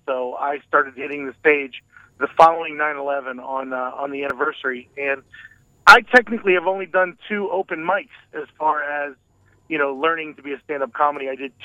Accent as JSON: {"language": "English", "region": "Michigan", "country": "United States", "tie": "born there", "also_born_or_lived": "Tennessee", "said": "I've lived the majority of my life in this area. I was born in Michigan. I lived in Tennessee through the late 70s, early 80s, and then I've lived here most of my life."}